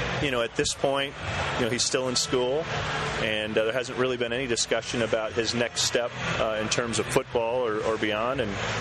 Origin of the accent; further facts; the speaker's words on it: Minnesota, United States; First of all, I grew up in Minnesota.